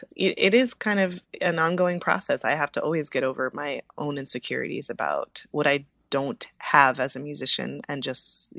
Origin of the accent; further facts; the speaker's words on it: United States; As a white woman coming from a suburban background in America, I had access to a lot of education